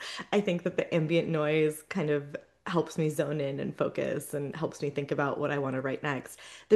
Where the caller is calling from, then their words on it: New Jersey, United States; I am joining you from very rainy northern New Jersey in the United States.